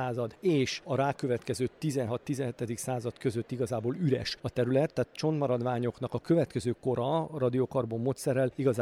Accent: Sopron, Győr-Moson-Sopron, Hungary; az én szülővárosomra, Sopronra gondolok

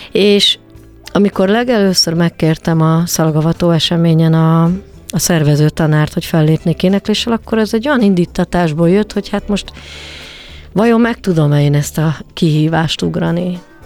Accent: Budapest, Hungary; also born or lived in Zalaegerszeg; 4 éves koromban felköltöztünk Budapestre.

